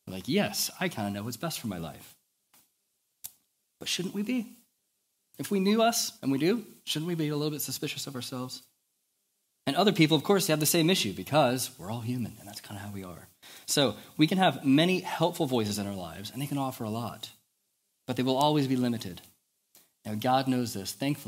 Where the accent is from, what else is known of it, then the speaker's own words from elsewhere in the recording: United States; I remember, especially as an American, it's always interesting like getting these cultural insights into how people, especially in the North, view the monarchy.